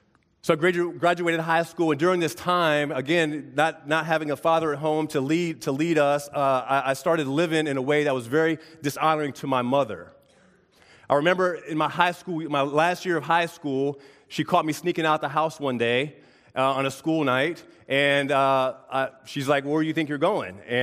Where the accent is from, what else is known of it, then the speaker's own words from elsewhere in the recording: Virginia Beach, Virginia, United States; I grew up in Virginia Beach, Virginia, in a single-parent home.